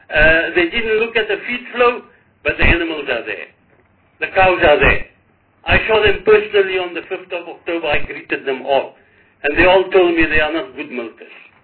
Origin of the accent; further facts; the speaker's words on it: Vrede, Free State, South Africa; are providing bulls in my hometown of Vrede.